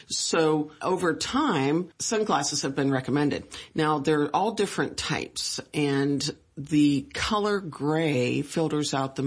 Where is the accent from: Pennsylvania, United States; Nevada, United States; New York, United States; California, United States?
Pennsylvania, United States; Reynoldsville; Well, I grew up near Reynoldsville, so I've been here all my life. I graduated from DuBois High School.